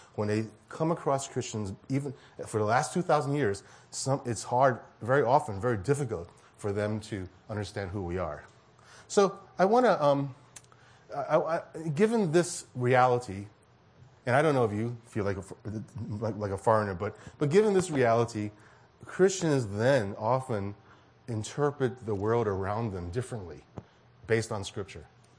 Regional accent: New York City, New York, United States; My wife and I grew up in New York City, so coming to the Bay Area wasn't that much different.

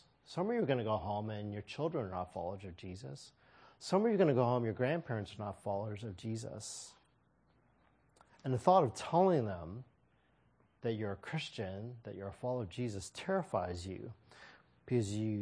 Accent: St. Louis, Missouri, United States; also born or lived in Kansas City, Missouri; Many of you know I was raised in St. Louis, Missouri, but I wasn't born there. I was born in Kansas City, Missouri, which is on the other side of the state.

